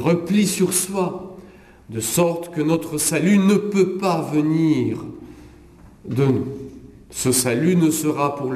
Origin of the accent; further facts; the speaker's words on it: Bordeaux, Nouvelle-Aquitaine, France; je viens de Bordeaux, j'utilise mes références